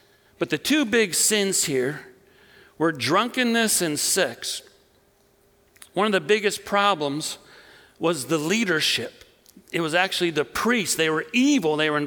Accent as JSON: {"language": "English", "region": "Wisconsin", "country": "United States", "said": "well, I'm from Wisconsin"}